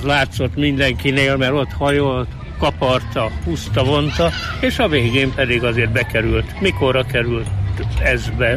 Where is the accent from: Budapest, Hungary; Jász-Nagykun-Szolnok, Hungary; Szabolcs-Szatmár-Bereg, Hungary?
Szabolcs-Szatmár-Bereg, Hungary; én szabolcsi vagyok